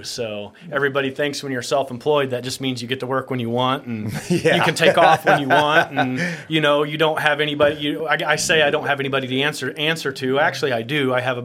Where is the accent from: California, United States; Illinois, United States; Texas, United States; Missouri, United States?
Illinois, United States; Greenfield; now in Jerseyville, United States; I was born and raised in Greene County, Greenfield.